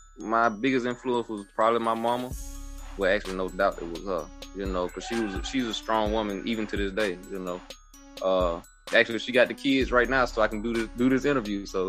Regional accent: Birmingham, Alabama, United States; I'm from College Hills, the west side of Birmingham. Hung out a lot in Smithfield and West End.

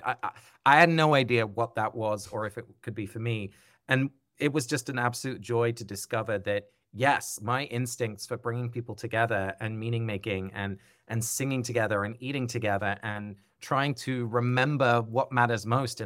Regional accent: England, United Kingdom; I grew up in England in a, secular household. I didn't go to church. Religion wasn't part of my parents or grandparents or friends' lives.

